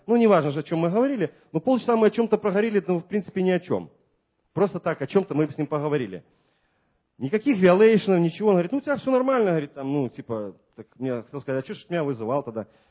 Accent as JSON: {"language": "Russian", "country": "Belarus", "said": "значит, я белорус, значит, потом поляк"}